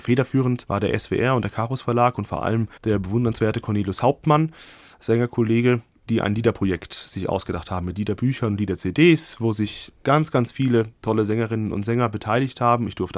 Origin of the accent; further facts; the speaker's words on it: Limburg, Hesse, Germany; komme ich wieder zurück zu meiner Heimatstadt Limburg